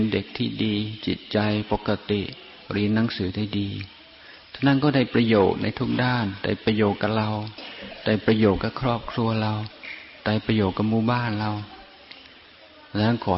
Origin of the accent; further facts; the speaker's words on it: Isan, Thailand; เราเกิดเป็นคนอีสานเกิดเป็นคนไทยเราเป็นชาวพุทธ